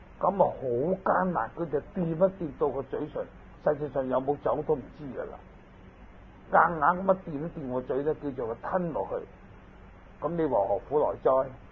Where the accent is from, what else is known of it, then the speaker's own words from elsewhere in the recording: China; 我給一個例子，我們中國人，我請你入飯就一定要夾餸給你的。